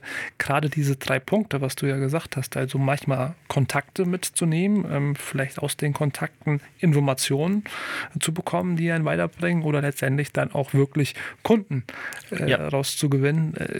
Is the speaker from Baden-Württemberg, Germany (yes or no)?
no; Kassel, Hesse, Germany; ich hier aus Kassel. Geboren bin ich im Vogelsberg